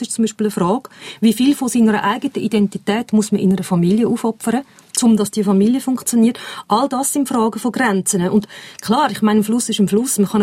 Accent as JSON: {"language": "German", "town": "Laufenburg", "region": "Aargau", "country": "Switzerland", "tie": "born or raised there", "said": "Ich bin in Laufenburg aufgewachsen."}